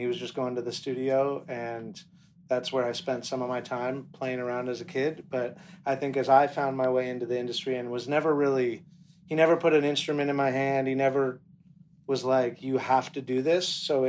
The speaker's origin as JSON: {"language": "English", "town": "Kihei", "region": "Hawaii", "country": "United States", "tie": "born or raised there", "said": "yeah, I grew up in Kihei mostly. I went to Kihei school."}